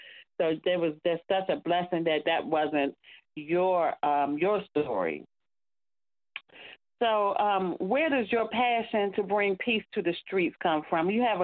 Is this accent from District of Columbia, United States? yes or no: yes; Washington, District of Columbia, United States; I grew up in Southeast myself, so it's kind of hard, especially for a black man, not to fall prey to the streets.